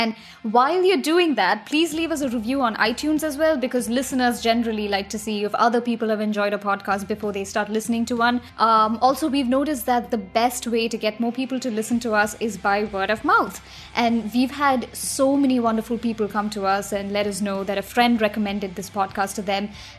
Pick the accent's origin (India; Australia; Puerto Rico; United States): India; Delhi; Ankita is such a common name in India. I knew so many Ankitas growing up in Delhi